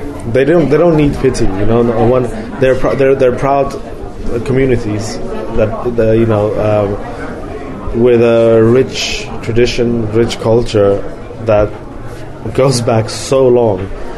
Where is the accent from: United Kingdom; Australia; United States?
United Kingdom; London; I'm not Native American. I'm Iranian. I grew up in London.